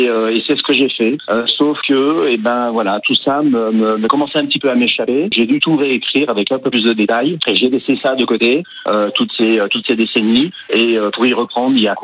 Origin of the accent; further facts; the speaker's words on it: Désertines, Auvergne-Rhône-Alpes, France; born there; Vous avez un chêne qui symbolise ma naissance, mes racines, qui a été pris sur Désertine, je suis né à Désertine